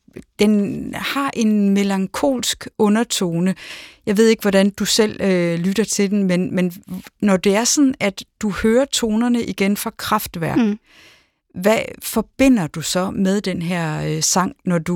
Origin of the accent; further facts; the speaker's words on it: Central Denmark Region, Denmark; Selvom jeg er opvokset lidt uden for Aarhus